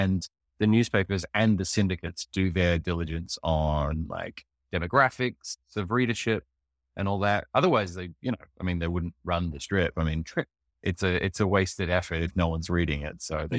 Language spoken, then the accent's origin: English; Perth, Western Australia, Australia; by virtue of growing up in Perth in Western Australia